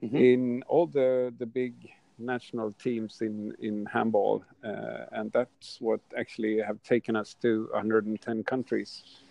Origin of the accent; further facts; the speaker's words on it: Sweden; English is a second language; I'm from Sweden and a former athlete in various sports.